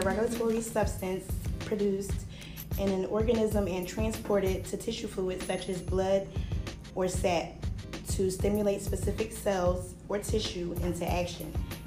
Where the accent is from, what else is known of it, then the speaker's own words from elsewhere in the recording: Philadelphia, Pennsylvania, United States; I know that I'm from North Philadelphia.